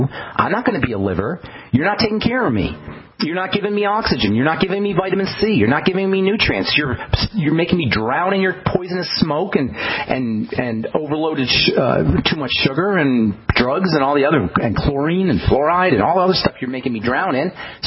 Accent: New Jersey, United States; I grew up in New Jersey.

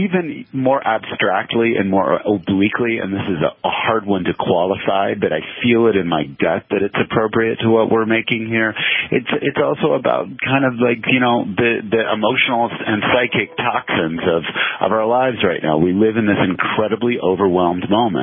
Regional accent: Palo Alto, California, United States; I'm a Californian by birth. I grew up in the 1960s in Northern California.

